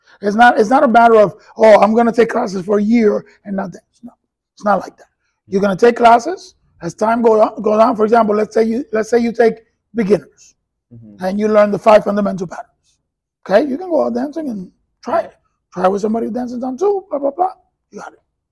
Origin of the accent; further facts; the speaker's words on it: New York City, New York, United States; now in Orlando, United States; I'm a New Yorker at heart, so.